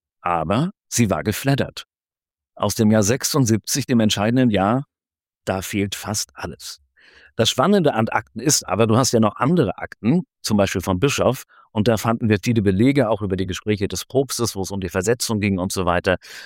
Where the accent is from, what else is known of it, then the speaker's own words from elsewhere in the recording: Hanover, Lower Saxony, Germany; born there; Meine Familie kommt aus Halle und Leipzig. Meine Eltern sind geflüchtet. Ich bin als Flüchtlingskind in Hannover geboren, 1959.